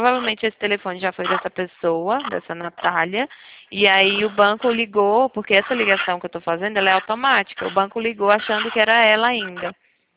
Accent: Piracicaba, São Paulo, Brazil; nós somos de Piracicaba, interior de São Paulo.

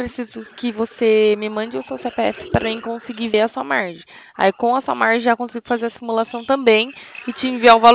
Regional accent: Itatiba, São Paulo, Brazil; eu sou de Itatiba, São Paulo.

